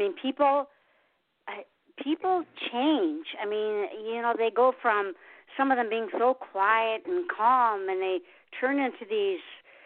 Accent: Detroit, Michigan, United States; I came from Detroit, you know, Motown, all of that.

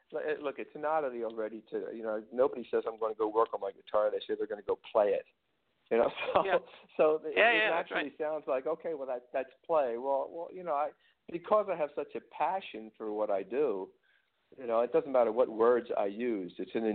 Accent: Philadelphia, Pennsylvania, United States; an R&B rhythmic figure growing up in Philly.

